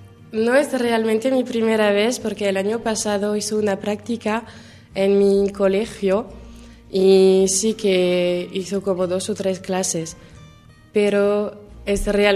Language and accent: Spanish; Provence-Alpes-Côte d'Azur, France; Spanish is a second language; now in Spain; y estoy de un pueblo cerca de Marsella, en el sur de Francia.